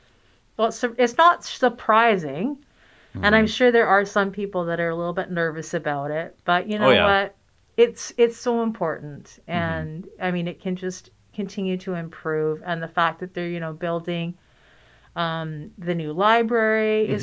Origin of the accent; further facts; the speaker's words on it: Vancouver, British Columbia, Canada; now in Vancouver Island, Canada; I was born and raised in Vancouver, as was my husband, and we just fell in love with Vancouver Island, and just there's no turning back. We are not going back to the mainland.